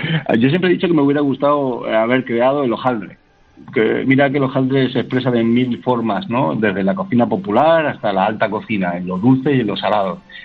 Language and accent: Spanish; Valencian Community, Spain; seguramente no volveré nunca a la Comunidad Valenciana